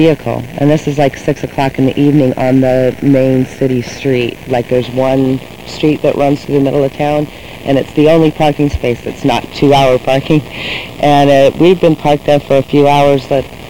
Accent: Los Angeles, California, United States; now in Santa Cruz, United States; I'm originally from Los Angeles, spent 15 years there

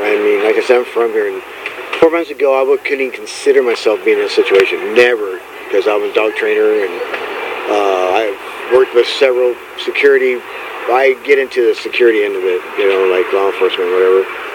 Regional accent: Bonny Doon, California, United States; I'm from here. I was born here. I grew up in Bonny Doon

